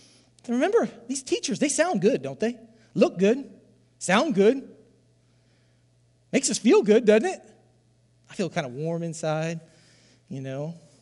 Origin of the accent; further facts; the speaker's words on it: Iowa, United States; I can't pronounce a Greek word, so I didn't even put it in there because I'm from Southeast Iowa.